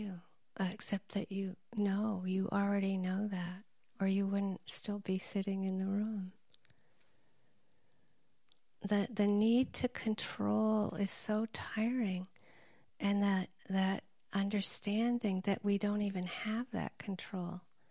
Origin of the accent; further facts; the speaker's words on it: Massachusetts, United States; moved away as an adult; now in Hawaii, United States; I moved to Hawaii in 1983 from Massachusetts